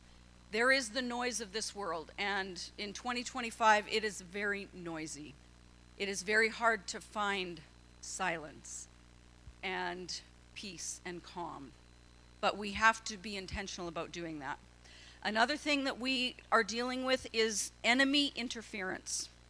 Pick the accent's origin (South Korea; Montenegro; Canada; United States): Canada; Camrose, Alberta; thankful that in my hometown in Camrose